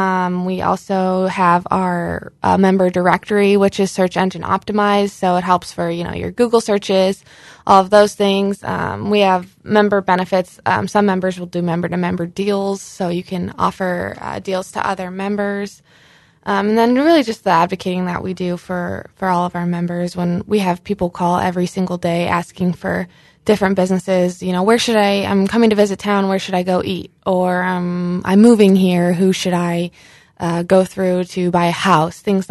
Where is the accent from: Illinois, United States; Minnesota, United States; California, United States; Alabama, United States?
Illinois, United States; Bolingbrook; Yeah, so I'm from Bolingbrook, Illinois, suburb of Chicago. I grew up there, and then I went to Monmouth College, and then I moved back to Chicago for a little bit after I graduated